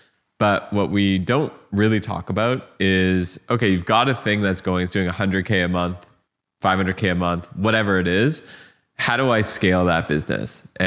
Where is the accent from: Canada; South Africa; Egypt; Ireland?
Canada; I'm Canadian.